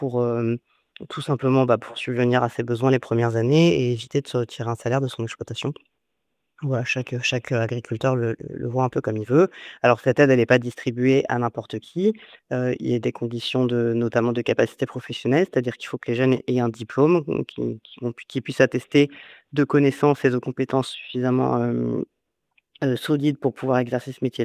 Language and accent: French; Paris, Île-de-France, France; Je ne suis absolument pas issue du milieu agricole. Je suis née à Paris, j'ai grandi à Paris, issue d'une famille, issue de domaines professionnels très différents. Et j'ai atterri dans la région pour faire une école d'agronomie à Montpellier.